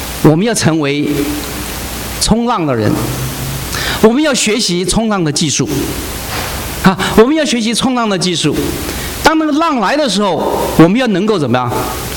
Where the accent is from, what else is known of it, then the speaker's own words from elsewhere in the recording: Taiwan; 我们几位哈是从台湾来的嘛哈？